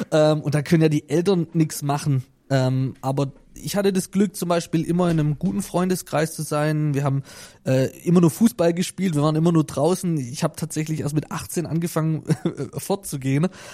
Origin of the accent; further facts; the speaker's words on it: Italy; Eine Mentalität, ich bin Italiener, ich habe eine andere Mentalität wie du und es ist auch völlig in Ordnung.